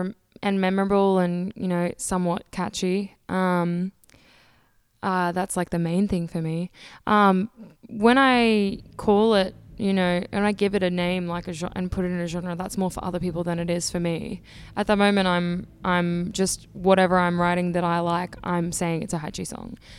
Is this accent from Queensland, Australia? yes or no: yes; Brisbane, Queensland, Australia; I'm from Brisbane, Australia.